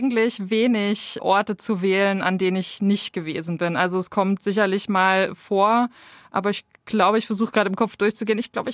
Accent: East Germany, Germany; Also ich komme aus dem Osten und ich lebe im Osten

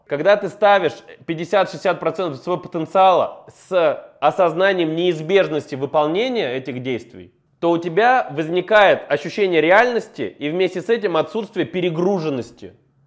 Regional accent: Cheboksary, Chuvashia, Russia; Чуваши, потому что я там родился, и, соответственно, я, когда здесь с тобой разговариваю, я говорю как человек, который вырос в Чебоксарах

